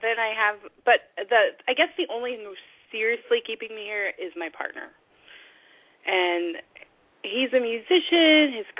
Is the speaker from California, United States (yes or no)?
yes; California, United States; from California.